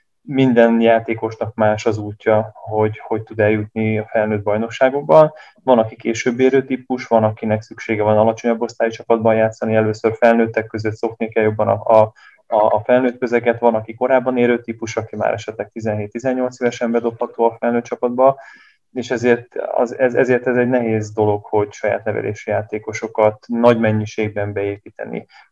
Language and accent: Hungarian; Budaörs, Pest, Hungary; Budaörsön kezdtem, ez egy nagyon fontos állomás, én budaörsi vagyok, családom Budaörsön él most is